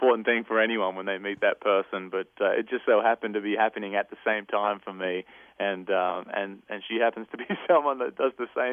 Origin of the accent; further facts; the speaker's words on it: Australia; moved away as an adult; now in Nashville, United States; like 4 years ago deciding to leave my life in Australia behind and my family and all my friends and my hometown and all that to come across the other side of the world and try to make music here in Nashville